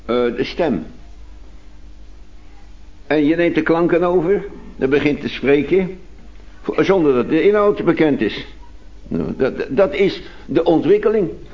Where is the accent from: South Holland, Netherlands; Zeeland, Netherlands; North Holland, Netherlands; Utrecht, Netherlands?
North Holland, Netherlands; Haarlem; born there; ik ben in Haarlem geboren in de natuurlijke wereld.